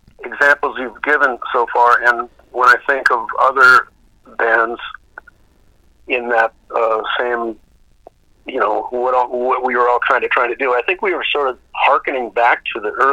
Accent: Duluth, Minnesota, United States; I was from Duluth, Minnesota.

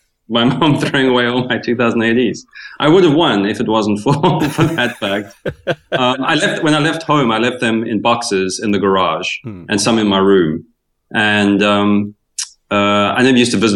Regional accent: KwaZulu-Natal, South Africa; Yeah, I grew up on the Natal South Coast, which I call Twin Peaks by the Sea.

